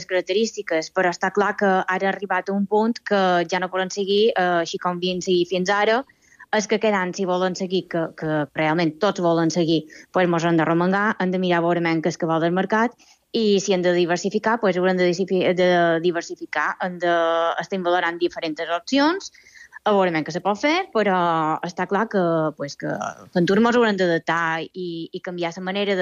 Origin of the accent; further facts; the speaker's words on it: Balearic Islands, Spain; tots, com a mallorquins, com a gent d'aquí de la illa